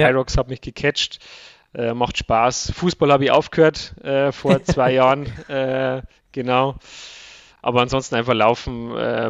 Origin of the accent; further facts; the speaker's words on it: Bavaria, Germany; accent: Bavarian; gebürtig aus der Chiemseer Gegend, deswegen auch der Dialekt. Kann ich nicht verbergen.